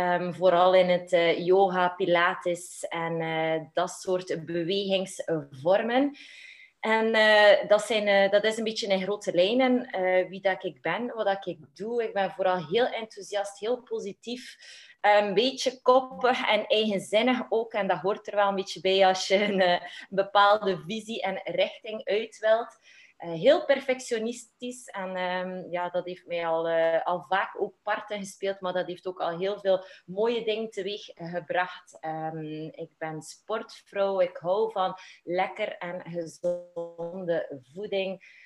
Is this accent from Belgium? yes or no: yes; Kortrijk, West Flanders, Belgium; now in Waregem, Belgium; ik ben een doodgewoon meisje, geboren en getogen in Kortrijk. En ondertussen woon ik al 6 jaar in Waregem.